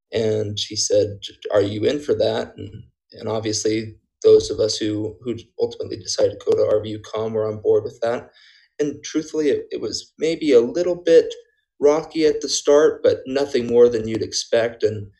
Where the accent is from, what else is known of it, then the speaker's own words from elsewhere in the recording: Mesa, Arizona, United States; I grew up in Mesa, Arizona.